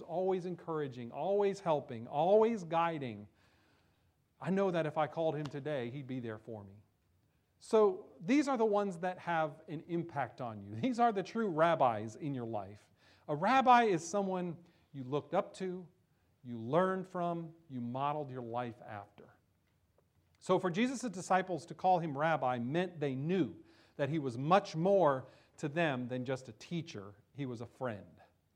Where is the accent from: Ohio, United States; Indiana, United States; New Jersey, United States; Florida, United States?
New Jersey, United States; I grew up in New Jersey, and I've been in many places throughout this country, so I know how people think about New Jersey, and I've heard this thing before.